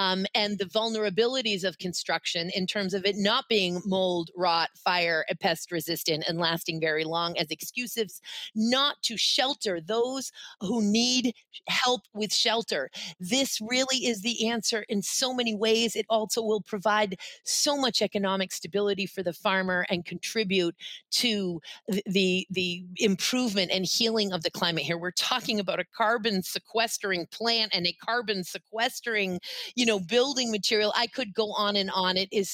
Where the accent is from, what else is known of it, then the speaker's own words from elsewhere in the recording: New England, United States; also born or lived in Boston; I grew up, of course, in New England. I was born in Boston.